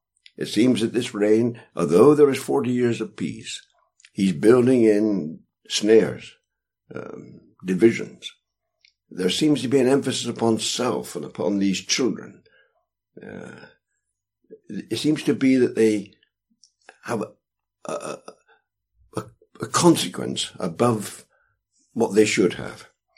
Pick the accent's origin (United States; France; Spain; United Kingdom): United Kingdom; England; I come from the United Kingdom, and of course, when I was born, England was at war in 1940.